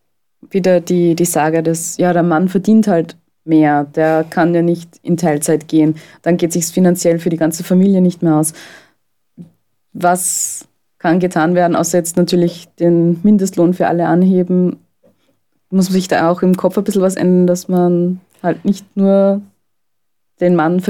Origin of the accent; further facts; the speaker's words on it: Austria; auch hier bei uns in Österreich